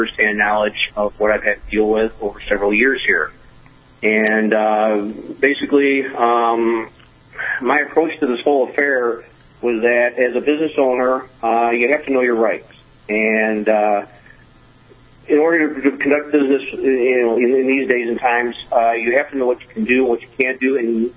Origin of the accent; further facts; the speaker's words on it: Detroit, Michigan, United States; born and raised in Detroit and the suburbs of, and graduated from Farmington High School.